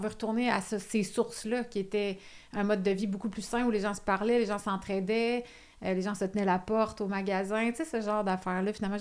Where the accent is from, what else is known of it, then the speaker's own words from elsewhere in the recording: Nicolet, Quebec, Canada; je viens de Nicolette, puis mes parents sont encore là, fait que là-bas, il y a énormément d'agriculteurs.